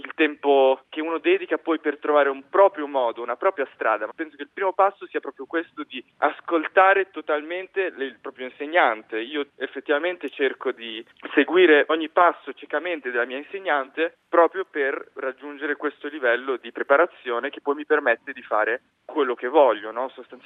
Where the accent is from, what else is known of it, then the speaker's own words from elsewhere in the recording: Lugano, Ticino, Switzerland; ho 21 anni, sono nato e cresciuto qua a Lugano.